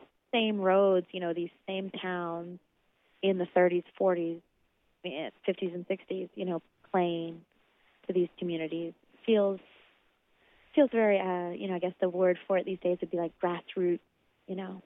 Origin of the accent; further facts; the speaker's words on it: Oklahoma, United States; I'm returning to Oklahoma for two concerts. And I haven't been back to my home state to perform in about 10 years.